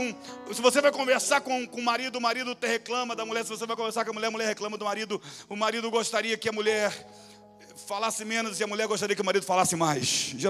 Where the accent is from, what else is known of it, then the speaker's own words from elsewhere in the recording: Chatuba, Rio de Janeiro, Brazil; born there; Nasci da Chatuba, lá na Baixada Fluminense, um lugar violento, de miséria, numa família muito pobre, de 11 filhos. E eu sou o 11º dessa família.